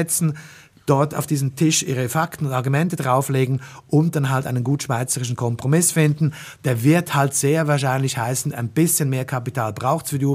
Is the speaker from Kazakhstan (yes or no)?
no; Austria; born there; Ich bin geborener Österreicher